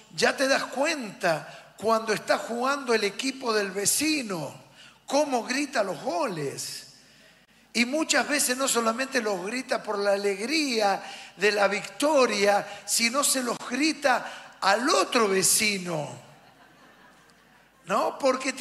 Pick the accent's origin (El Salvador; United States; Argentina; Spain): Argentina; como apasionados que somos los argentinos en todo lo que hacemos